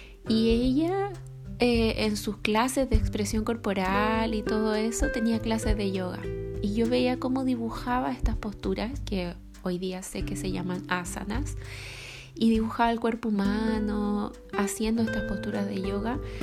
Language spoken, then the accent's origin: Spanish; Punta Arenas, Magallanes, Chile; nací en el sur, bien en el sur. Más específicamente, nací en Punta Arenas. Así es que sí, soy chumanga.